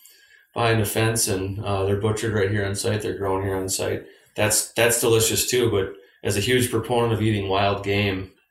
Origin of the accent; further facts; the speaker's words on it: United States; I mean, I feel like as an American, a lot of times folks generalize Mexico as if it's like a city, you know?